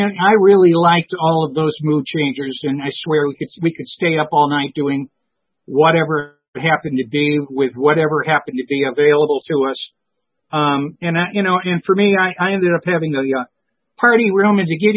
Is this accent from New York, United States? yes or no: no; Chagrin Falls, Ohio, United States; because I'm from Chagrin Falls, Ohio, I could tell you his name was originally Tom Conway before it was changed